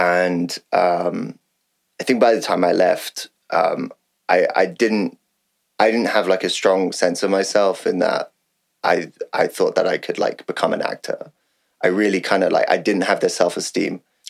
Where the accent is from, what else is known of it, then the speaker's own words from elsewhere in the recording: London, United Kingdom; So I grew up in London and I grew up in South London in a place called Peckham